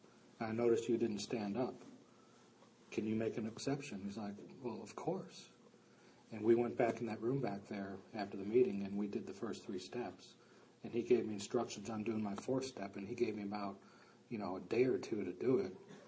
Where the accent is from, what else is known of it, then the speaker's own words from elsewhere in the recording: Chicago, Illinois, United States; I grew up in Chicago, and I know some of you have heard me say this, but we didn't have God in Chicago.